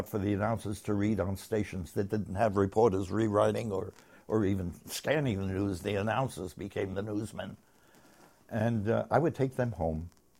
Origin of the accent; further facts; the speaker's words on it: Bronx, New York, United States; I'm a kid from the Bronx, talk sometimes like a kid from the Bronx